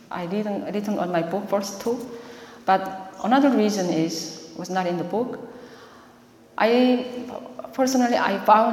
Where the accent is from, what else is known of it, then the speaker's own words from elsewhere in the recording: South Korea; now in Canada; I am a Canadian and I'm living in Canada, but I still love my country. I still miss my country.